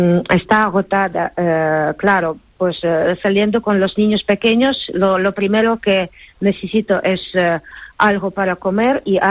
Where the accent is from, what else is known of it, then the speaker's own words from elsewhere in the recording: Cherkasy, Cherkasy Oblast, Ukraine; Spanish is a second language; Bueno, en casa yo soy de Cherkasy.